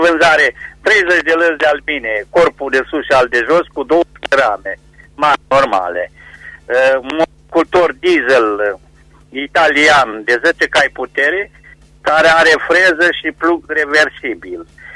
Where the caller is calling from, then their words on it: Reșița, Caraș-Severin, Romania; din Reșița.